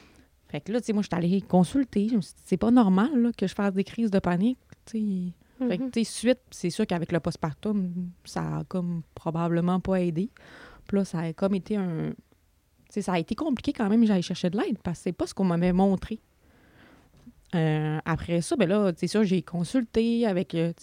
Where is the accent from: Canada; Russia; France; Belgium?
Canada; Saguenay, Quebec; now in Alma, Canada; Je viens du Saguenay, en fait. Maintenant, je suis à Alma. J'ai grandi entre Saguenay et Alma parce que mes parents étaient séparés.